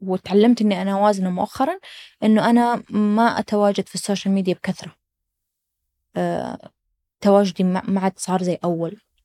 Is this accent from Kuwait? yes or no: no; Saudi Arabia; ما تتصور قديش الموضوع مهم حتى لي كسعودية